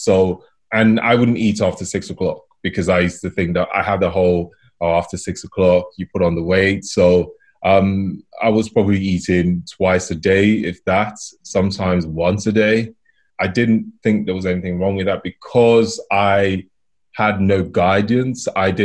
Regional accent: Nigeria; I'm Nigerian

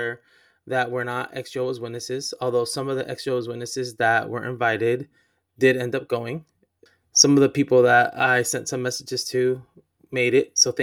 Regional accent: California, United States; I grew up in California

